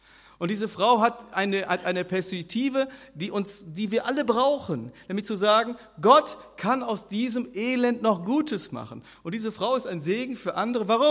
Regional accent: North Rhine-Westphalia, Germany; born there; Ich bin gebürtiger Sauerländer.

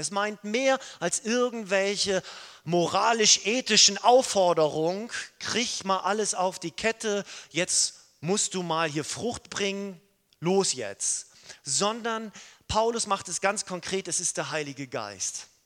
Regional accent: Schleswig-Holstein, Germany; Wir haben das heute Mittag gehabt bei uns in Schleswig-Holstein.

